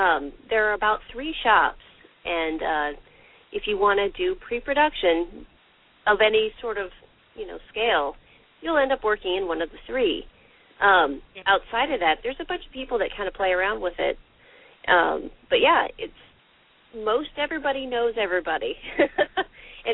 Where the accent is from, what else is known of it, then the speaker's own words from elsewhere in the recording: Singapore; also born or lived in Decatur / Atlanta; now in United States; recently I was living in Decatur, although I was raised in Singapore. And So I grew up most of my life overseas and came back to the U.S. and ended up in Atlanta